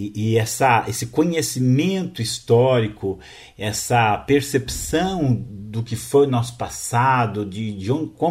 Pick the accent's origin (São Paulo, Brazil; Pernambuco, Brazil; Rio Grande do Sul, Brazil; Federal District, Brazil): São Paulo, Brazil; São Vicente; born there; contando a história da cidade onde eu nasci, que é São Vicente.